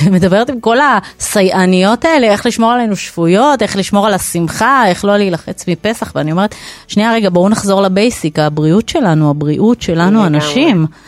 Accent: Bnei Brak, Tel Aviv District, Israel; אצלנו למשל הייתי בני ברקית

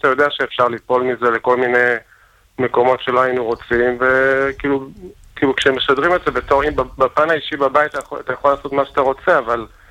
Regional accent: Elad, Central District, Israel; אני מאלד.

